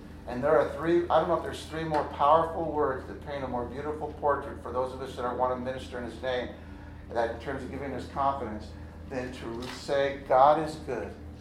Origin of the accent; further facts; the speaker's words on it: Baghdad, Arizona, United States; when I was growing up in Baghdad, Arizona, okay? And Gigi was the coolest cat in Baghdad, Arizona.